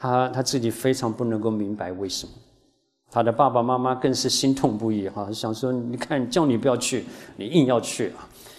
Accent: China; now in United States; 包括我们是中国人，到美国寄居，看到两栋楼下来，眼泪都下来

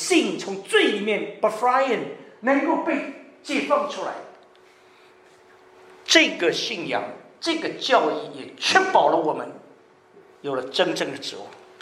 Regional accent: China; 因为我们中国人想法，你一跟法搭上关系大概通常都出事了。

